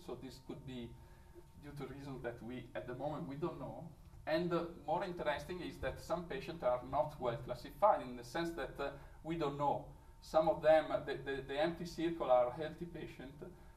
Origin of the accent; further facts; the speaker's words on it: Italy; English is a second language; I'm from Italy, so soccer is a religion.